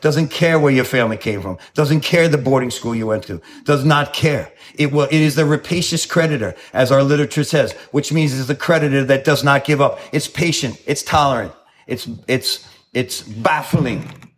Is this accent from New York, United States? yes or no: yes; New York, United States; And so I come from New York from the 80s. And New York in the 80s was a New Jack City type of situation.